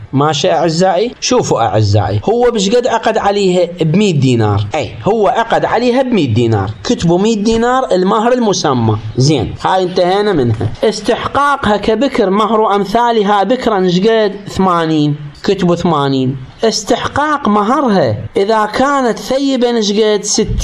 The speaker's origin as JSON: {"language": "Arabic", "country": "Iraq", "said": "هاي العبارة عندنا بالعراق يستعملوها"}